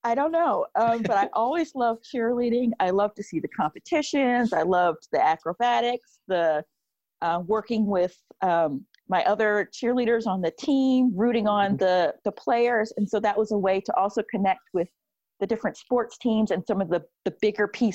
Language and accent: English; Lexington, Massachusetts, United States; Originally in Massachusetts. I'm from Massachusetts.